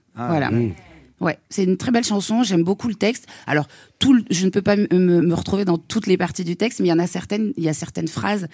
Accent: south of France, France; je viens du Sud, ça c'est évident.

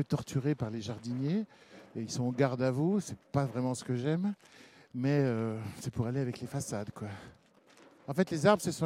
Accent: France; Je suis français, né en France, et avec une partie de ma vie en France. Et puis, j'ai une autre partie de ma vie qui est en Belgique

